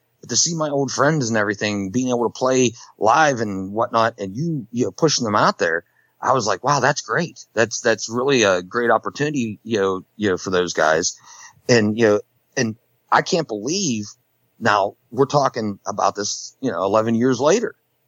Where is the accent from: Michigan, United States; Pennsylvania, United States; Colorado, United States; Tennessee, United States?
Pennsylvania, United States; Kittanning; I grew up in Katanning. Okay. … My dad's from Katanning. Mom's from Butler. So, you know, I grew up in that area and, you know, was a musician in that area for a long time.